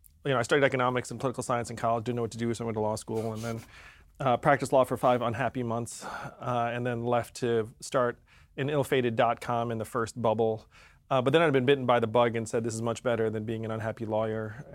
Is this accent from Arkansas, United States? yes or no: no; New York, United States; born there; I was born in upstate New York. My parents are immigrants from Taiwan.